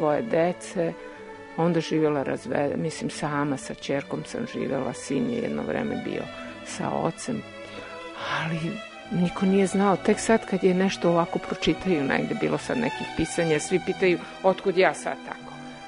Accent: Belgrade, Serbia; Ja sam rasla, rođena u Beogradu, rasla na Zvezdari.

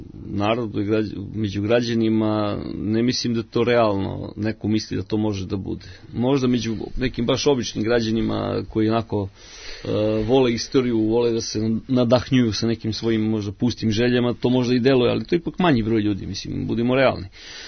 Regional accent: Vršac, Vojvodina, Serbia; Mi u Srbiji imamo ja sam inače rođen u Vršcu, iz Vojvodine sam, živim tamo.

